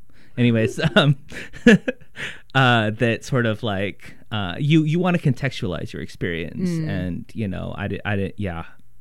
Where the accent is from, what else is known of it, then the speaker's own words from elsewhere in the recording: Idaho, United States; Well, I grew up in Idaho